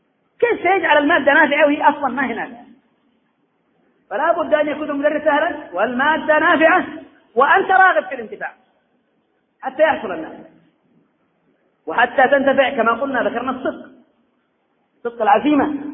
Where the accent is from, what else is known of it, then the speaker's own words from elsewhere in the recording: Yemen; أخي، أكبر عبرة عندنا في اليمن